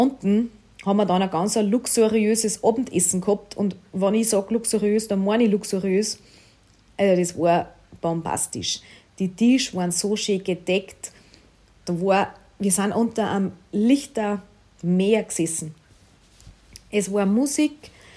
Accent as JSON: {"language": "German", "country": "Italy", "said": "also nicht so ein Sand wie bei uns in Italien am Strand, viel feiner, viel weicher, voll warm"}